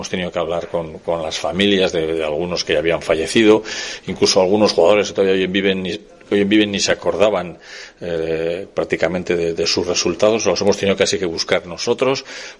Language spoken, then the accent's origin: Spanish; Bilbao, Basque Country, Spain; porque no somos tan chulitos, aunque somos de Bilbao